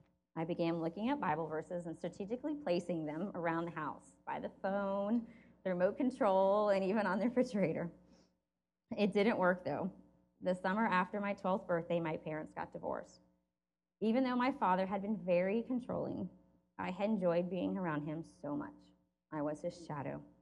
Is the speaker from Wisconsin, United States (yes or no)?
no; North Carolina, United States; born there; I was born in North Carolina in 1973 and the youngest of three children.